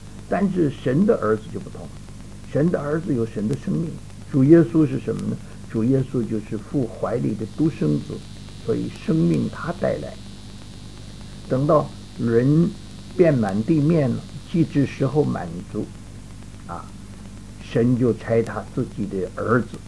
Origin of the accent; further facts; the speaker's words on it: China; 要光宗耀祖嘛，啊，我们中国人都说了啊